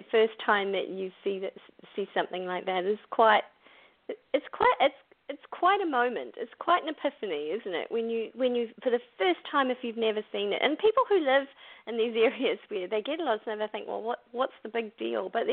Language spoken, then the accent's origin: English; New Zealand; moved away; also born or lived in England / Wisconsin, United States; I remember when I moved there from New Zealand, I had to go and buy a coat because I hadn't really had one in New Zealand.